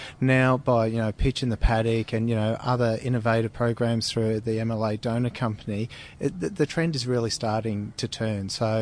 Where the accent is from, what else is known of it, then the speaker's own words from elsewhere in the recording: Victoria, Australia; and I'm from Southern Victoria.